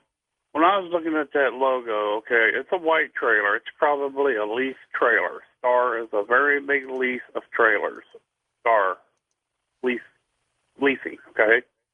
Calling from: Dayton, Ohio, United States; I'm right here at the home of Wright Patterson Air Force Base, Dayton, Ohio.

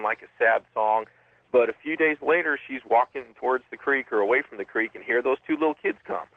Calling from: Portland, Oregon, United States; I'm calling from Portland.

